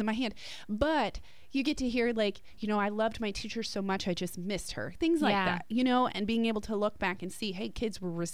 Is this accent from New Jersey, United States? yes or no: yes; New Jersey, United States; moved away; We're from New Jersey, right? We moved here 8 years ago-ish, and had my youngest child, first child I had here.